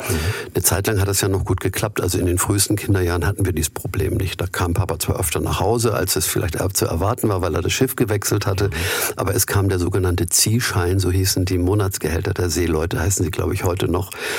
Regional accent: Hamburg, Germany; Wir haben auch Kreuzfahrten gemacht, wie man so als Hamburger ist, wenn die andauernd vorbeifahren.

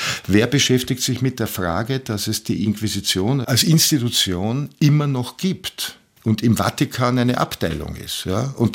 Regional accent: Vienna, Austria; Also man kann jetzt schwer sagen, ich bin in Wien aufgewachsen in dem Sinn, dass ich von Kindheit an die Topografie Wiens gelernt hätte, ja. Aber die Großeltern und meine Familie, die zum Teil ja jüdisch ist, aber das ist mehr so ein Kulturjudentum

